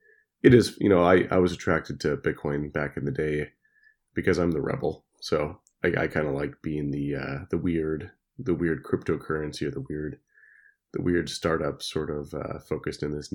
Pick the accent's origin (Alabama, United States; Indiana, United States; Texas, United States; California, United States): Texas, United States; Dallas; growing up in Dallas is a great place. I think in Texas, there's a very strong libertarian culture Texas is a very funny place.